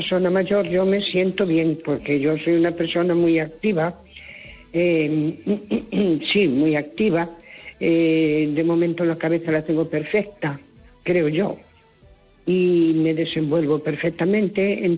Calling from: Santiago de Compostela, Galicia, Spain; de Santiago.

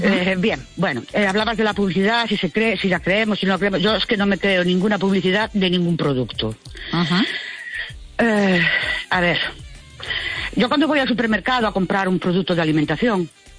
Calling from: Ourense, Galicia, Spain; de Ourense.

